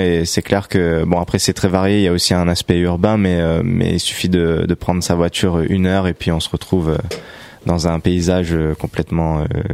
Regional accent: Réunion, France; first language Réunion Creole; French is a second language; Il y a un couplet en créole aussi, en fait, vu que je viens de La Réunion.

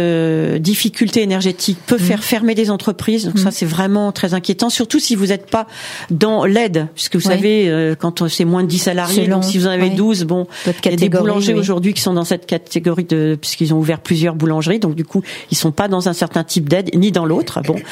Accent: Île-de-France, France; Bon, moi, évidemment, je suis de la Seine-Saint-Denis.

